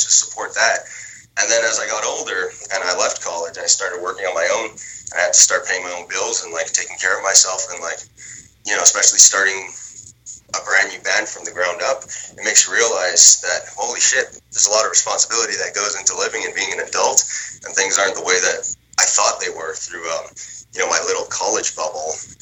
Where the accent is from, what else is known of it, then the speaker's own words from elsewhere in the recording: Montreal, Quebec, Canada; growing up in Montreal, I actually grew up as a pretty, like, under a Catholic household.